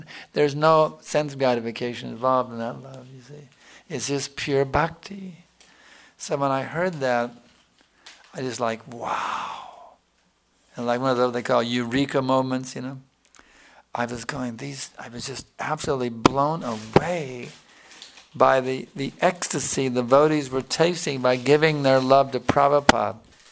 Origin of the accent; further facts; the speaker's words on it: United States; whatever we loved growing up in America, you know.